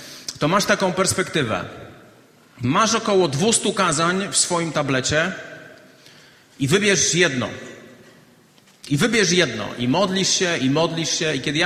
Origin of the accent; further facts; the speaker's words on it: Olesno, Opole Voivodeship, Poland; Ja pochodzę z małego miasta, oddalonego 110 kilometrów stąd. To miasto nazywa się Olesno.